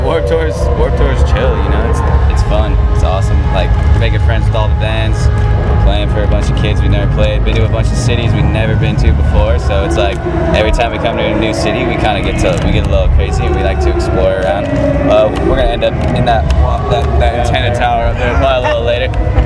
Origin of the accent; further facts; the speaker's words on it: Los Angeles, California, United States; The rest of us are from California, Los Angeles.